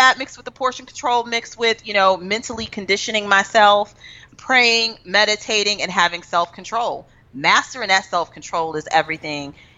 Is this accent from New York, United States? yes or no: no; Texas, United States; You would think, even though I'm not, I'm from Texas. I like big plates.